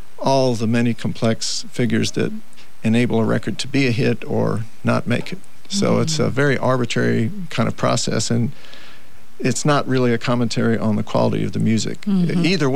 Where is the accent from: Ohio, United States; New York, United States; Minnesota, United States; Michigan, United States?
Ohio, United States; Cincinnati; more popular in Europe than they are where I grew up in Cincinnati.